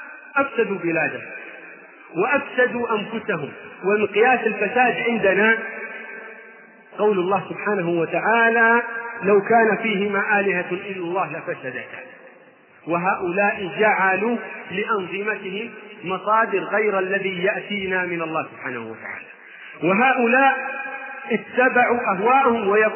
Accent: Saudi Arabia; ونحن في هذه البلاد، بلادنا المملكة العربية السعودية،

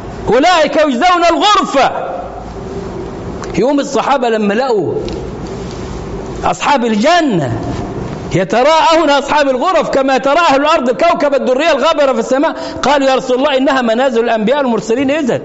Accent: Egypt; احنا كمصريين

